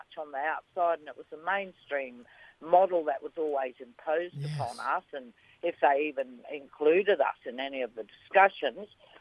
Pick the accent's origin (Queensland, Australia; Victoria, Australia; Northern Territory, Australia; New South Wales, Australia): Northern Territory, Australia; Darwin; now in Perth, Australia; But my people are actually from the Kimberley, so I'm from the Bardi people of the Kimberley. Although I was actually born in Darwin and grew up there, so I say a part of my heart belongs to Larrakia Nation.